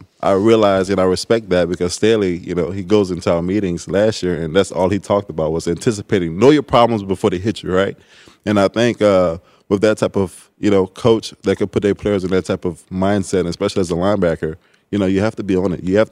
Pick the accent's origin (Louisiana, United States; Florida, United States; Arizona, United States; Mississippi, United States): Louisiana, United States; You know, I come from Louisiana where it's different, right?